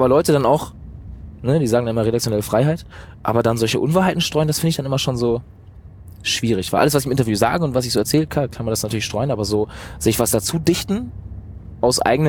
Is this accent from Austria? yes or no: no; Eutin, Schleswig-Holstein, Germany; also born or lived in Bad Oldesloe; ich komme aus Eutin, aus dem Norden, bin in Bad Oldesloe geboren, aber dadurch, dass Eutin natürlich so meine Heimatstadt ist